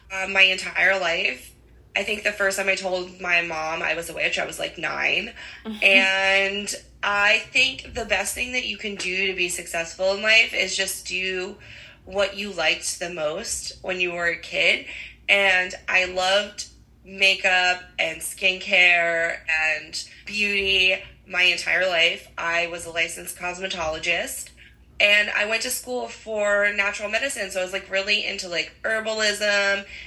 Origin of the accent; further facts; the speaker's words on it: New Jersey, United States; I'm from New Jersey. I lived down at the Jersey Shore. That's where I grew up.